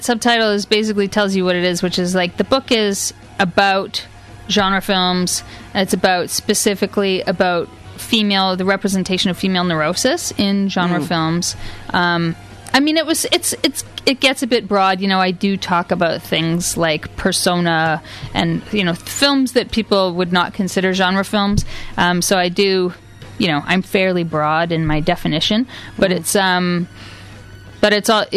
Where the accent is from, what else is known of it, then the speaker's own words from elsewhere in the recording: Canada; even as a Canadian